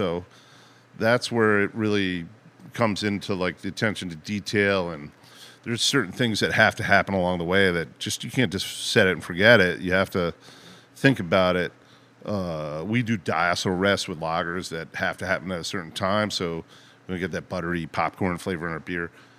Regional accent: Ridgefield, Connecticut, United States; also born or lived in Weston; I grew up in Ridgefield. You know, I started in Weston, Connecticut.

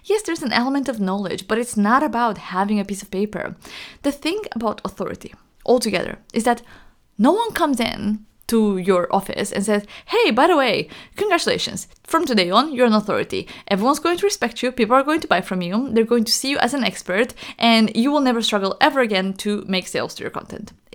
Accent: Romania; English is a second language; where I come from, I'm from Romania. You can hear from how I talk. Like, I have an accent.

